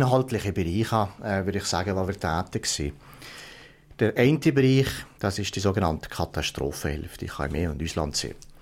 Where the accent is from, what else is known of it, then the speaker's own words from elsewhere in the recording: Brig, Valais, Switzerland; also born or lived in Stalden; Ich bin in Stahlen geboren, dann meine Jugendzeit in Brigg verbracht. Ich habe da das Kollegium Spiritus Sanctus besucht, habe 1974 die Matura gemacht